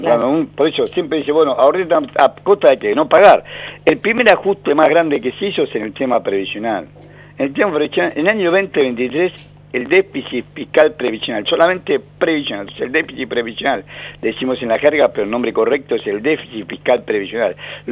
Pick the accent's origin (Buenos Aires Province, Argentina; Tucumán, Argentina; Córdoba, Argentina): Tucumán, Argentina; Tafí Viejo; born there; now in Buenos Aires, Argentina; yo soy tucumano de nacimiento, hace muchísimos años que vivo en Buenos Aires, y nací en Tafí Viejo.